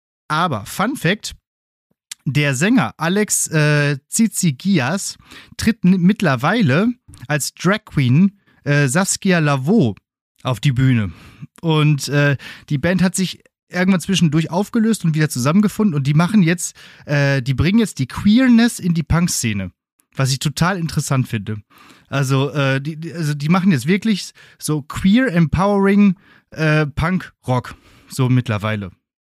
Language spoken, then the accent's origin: German; Bottrop, North Rhine-Westphalia, Germany; also ich komme ja aus Bottrop ursprünglich, die Stadt übrigens, in der Martin jetzt wohnt.